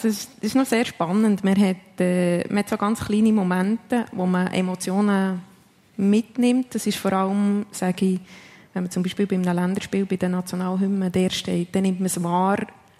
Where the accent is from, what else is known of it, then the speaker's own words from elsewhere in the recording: Switzerland; Meistens als Schweizer hat man natürlich eine ausländische Mannschaft